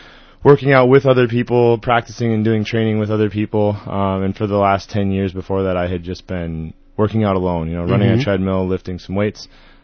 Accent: St. Paul, Minnesota, United States; also born or lived in Boston / Iowa; I actually grew up in St. Paul. Okay. I've been all over. We traveled and lived in Boston for a while with my wife and I. We've lived in Iowa, but grew up in St. Paul.

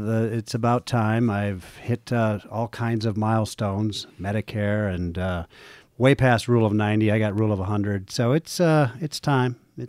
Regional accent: Forest City, Iowa, United States; I grew up in Forest City, Iowa, just over the border. You can get there in an hour and 30 minutes from here.

